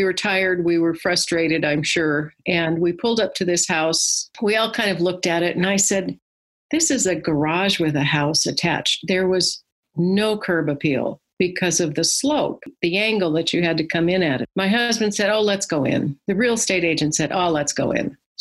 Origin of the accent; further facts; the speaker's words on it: Montana, United States; now in Prescott, United States; I grew up in Montana, so I'm kind of a mountain, foresty, woodsy kind of girl. Prescott offered all of that without the cold and winter of Montana.